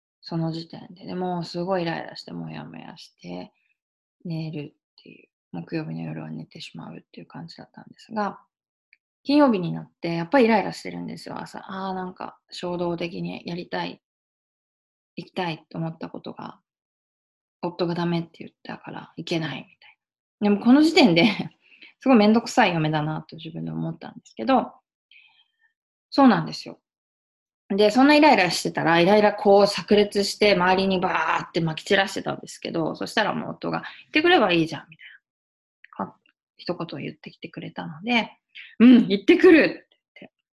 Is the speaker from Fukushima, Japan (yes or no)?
yes; Iwaki, Fukushima, Japan; いわき市、私、福島県のいわき市出身なんですけど、